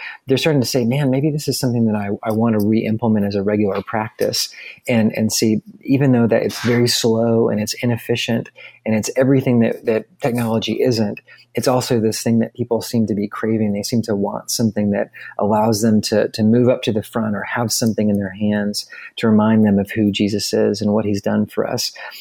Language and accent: English; San Antonio, Texas, United States; I grew up in San Antonio, so I'd go with Tex-Mex.